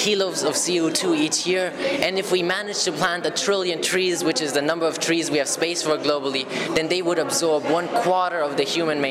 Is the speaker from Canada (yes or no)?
no; Germany; I'm from Germany.